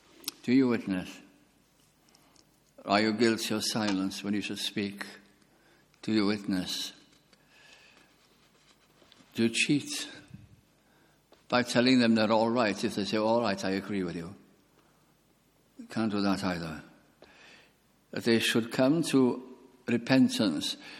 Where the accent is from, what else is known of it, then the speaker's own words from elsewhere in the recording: Wales, United Kingdom; And I'd come from a village, and I thought, it's so big, Lord. It's so big. It wasn't bigger than where I'd been brought up, but it was big as compared to the village.